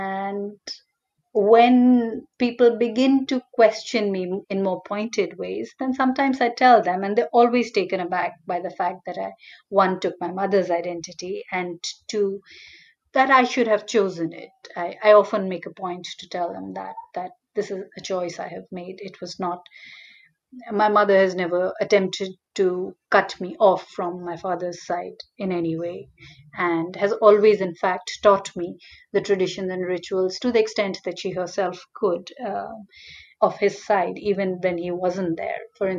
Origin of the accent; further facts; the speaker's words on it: India; first language Hindi; English is a second language; If you asked me to choose just one language as my mother tongue, I would say Hindi or Hindustani. However, it is also true that I am equally fluent in and perhaps more articulate in English.